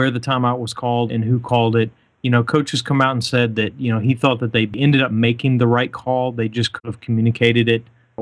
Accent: Nashville, Tennessee, United States; You know, I'm from Nashville originally

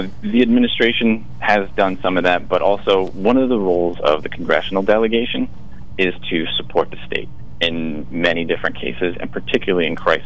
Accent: Pennsylvania, United States; So I grew up in a log house in the woods in northeastern PA. I spent a lot of my youth hunting and fishing in Wyoming and Susquehanna counties.

